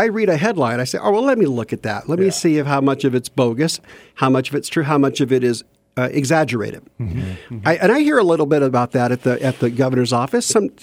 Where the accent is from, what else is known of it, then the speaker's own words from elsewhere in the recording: Fairbanks, Alaska, United States; born there; I was born in Fairbanks, and all through high school, my favorite subject was government.